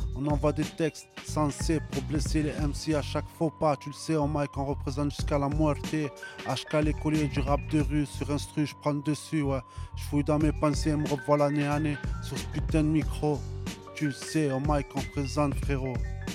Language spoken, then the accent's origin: French; Bollène, Provence-Alpes-Côte d'Azur, France; c'était les potes du quartier, j'étais de Bolène avant